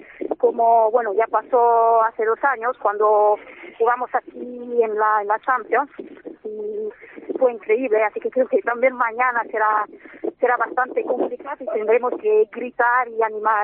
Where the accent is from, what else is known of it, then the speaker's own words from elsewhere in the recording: Naples, Campania, Italy; born there; Spanish is a second language; Sí, claro, nací en Nápoles.